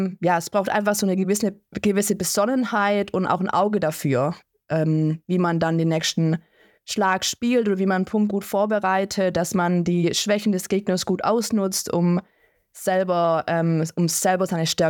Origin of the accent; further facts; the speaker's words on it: Sulz am Eck, Baden-Württemberg, Germany; Also ich komme nicht aus Nagold direkt, sondern es nennt sich Sulz am Eck, das ist bei Wildberg. Und ja, ich bin, vor 12 Jahren ungefähr nach Hechingen gekommen